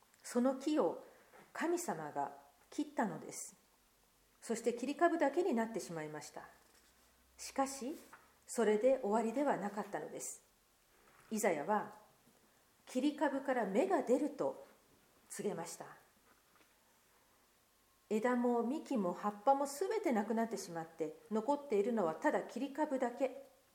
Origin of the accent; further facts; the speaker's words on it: Kyushu, Japan; 特に私は九州育ちですので環境の違いがとっても大きくて